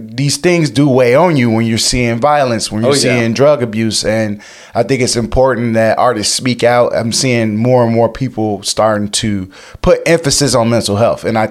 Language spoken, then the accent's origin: English; Chicago, Illinois, United States; And I mean, being from the Chicago area, inner city youth experiencing, you know, really harsh circumstances.